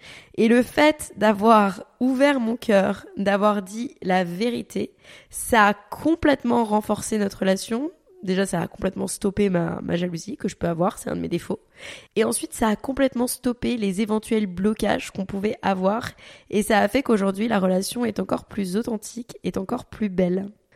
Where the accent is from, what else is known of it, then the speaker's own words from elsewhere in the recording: Paris, Île-de-France, France; moved away; à la base, on vient de Paris.